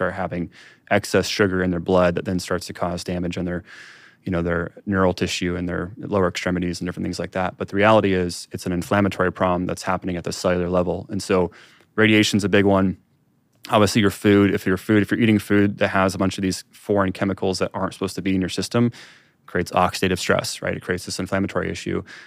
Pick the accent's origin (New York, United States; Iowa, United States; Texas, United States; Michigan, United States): Iowa, United States; I grew up in Iowa, so we call it supper.